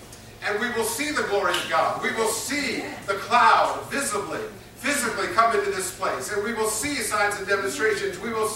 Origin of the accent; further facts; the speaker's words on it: Midwest, United States; I grew up in the Midwest, and my grandparents lived on a farm